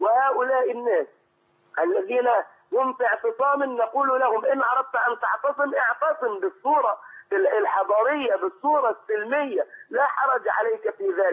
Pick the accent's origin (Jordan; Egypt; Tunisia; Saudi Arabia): Egypt; Suez, Suez Governorate; بعلق على النتيجة اللي حدثت عندنا في السويس في الانتخابات